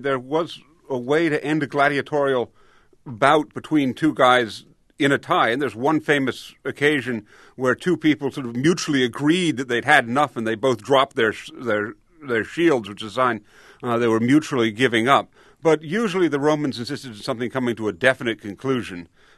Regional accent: New York, United States; now in Michigan, United States; And I'm from New York, and I love the Yankees.

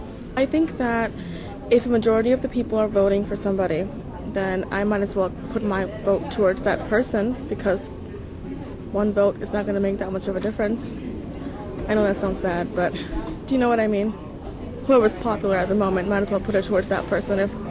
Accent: Bahrain; I'm 20. I grew up in the Middle East, Bahrain. It's an island off the shore of Saudi Arabia.

